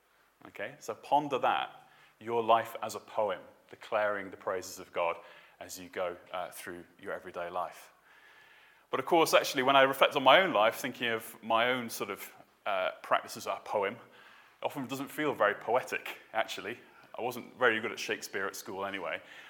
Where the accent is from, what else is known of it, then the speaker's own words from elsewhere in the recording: St Helens, North West England, United Kingdom; accent: Scouse; I am the son of … back up in St. Helens in Merseyside, so I'm a Scouser by origin.